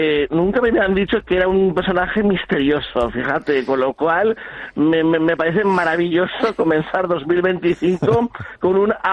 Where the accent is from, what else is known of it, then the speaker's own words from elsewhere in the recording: Altsasu, Navarre, Spain; Yo soy de Altsasu, que todo el mundo lo sabe